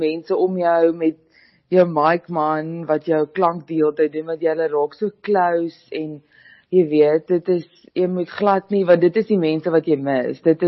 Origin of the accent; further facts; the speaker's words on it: KwaZulu-Natal, South Africa; now in Pretoria, South Africa; ek kom van KwaZulu-Natal en ek bly nou in Pretoria